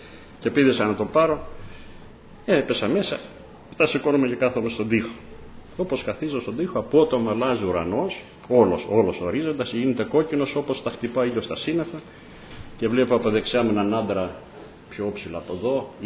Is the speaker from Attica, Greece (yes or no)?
no; Sfakia, Crete, Greece; Στην Κρήτη μεγάλωσα εγώ. Είμαι από τα Σφακιά, είναι ο παππούς μου.